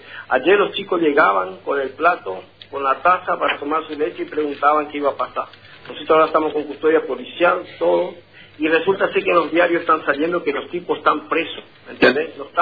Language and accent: Spanish; Argentina; soy un argentino, un ciudadano que vivo ayudando a la gente